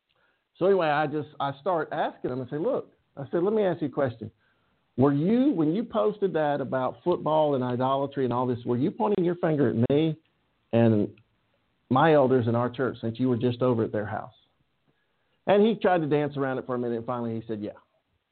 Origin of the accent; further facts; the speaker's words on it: Auburn, Alabama, United States; I've lived back in my hometown here, College Town. I've always been an Auburn football fan. I've lived here for nearly 10 years.